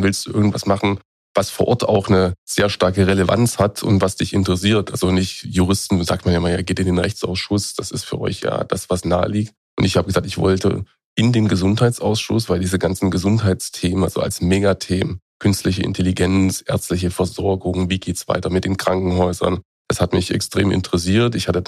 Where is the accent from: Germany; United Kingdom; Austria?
Germany; Thuringia; born there; now in Magdeburg, Germany; geboren am 4. März 1975, bin eigentlich gebürtiger Thüringer, also in Thüringen geboren, und bin dann über Studium im Ausland und bin ich dann irgendwann nach Sachsen-Anhalt gekommen und seit vielen Jahren in Sachsen-Anhalt, dort auch heimisch, Magdeburg.